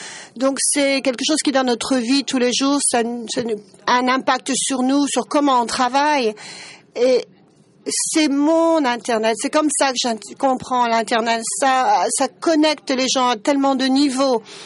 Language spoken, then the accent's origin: French; Turkey; Je suis de Turquie.